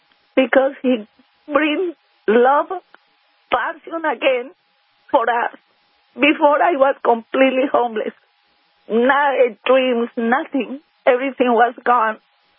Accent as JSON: {"language": "English", "country": "Colombia", "tie": "born or raised there", "second_language": "English", "said": "I born and raised in Colombia, and when I have the opportunity, Colombia was in the very, very terrible situation"}